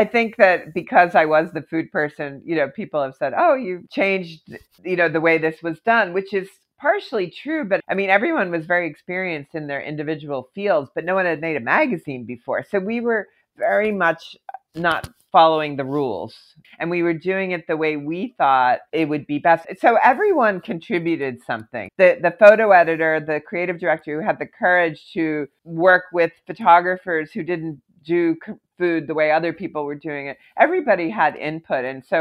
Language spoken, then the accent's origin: English; Philadelphia, Pennsylvania, United States; also born or lived in Colorado; now in New York, United States; But I had always come to New York as a kid because I grew up in Philadelphia. And so I had a certain familiarity with it. And honestly, I was living in Colorado